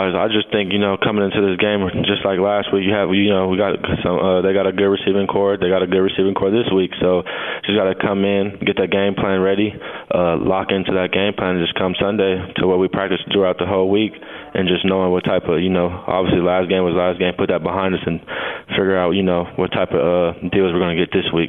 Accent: Arizona, United States; We're both from Arizona.

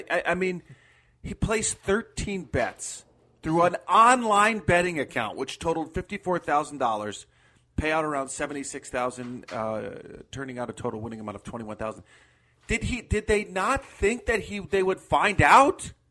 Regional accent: New York, United States; I grew up in New York

